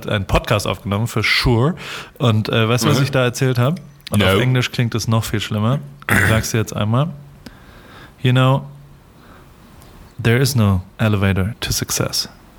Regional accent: Germany; also als Deutscher denkt man ja an Rock am Ring sofort.

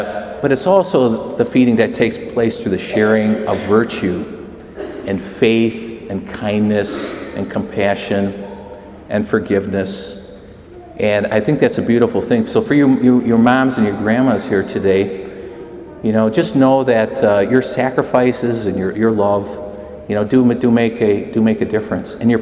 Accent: McHenry, Illinois, United States; Mom's still up in the house I grew up in McHenry.

